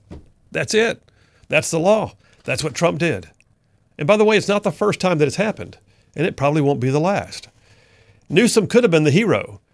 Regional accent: Alabama, United States; a story that actually relates right here to my home state, Alabama.

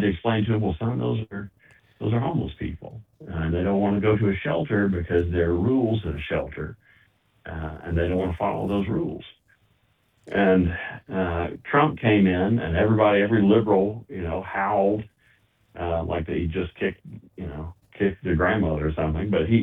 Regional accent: Birmingham, Alabama, United States; Sadly, as Americans, in my hometown of Birmingham, just a year ago

